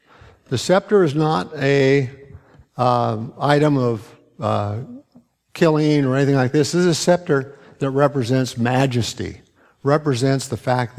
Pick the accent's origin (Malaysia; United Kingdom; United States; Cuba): United Kingdom; England; The crusaders tried it. I'm English, so those are my people.